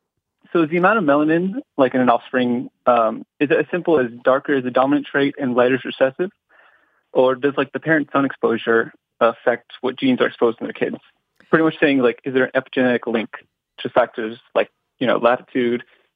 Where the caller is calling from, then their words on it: Miami, Florida, United States; I'm from Miami, Florida.